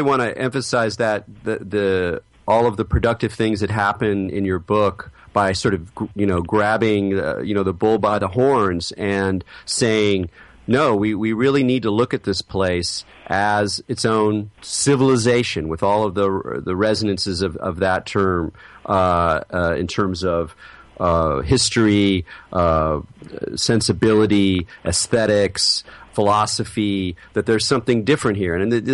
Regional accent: San Diego, California, United States; So I grew up in San Diego, North County, near Del Mar. And so I had never really visited Northern California, though.

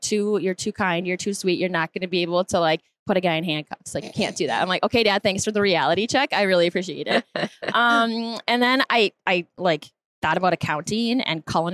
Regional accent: Rockford, Minnesota, United States; And I grew up in Rockford, Minnesota. So like I said, 1.5 miles down the road.

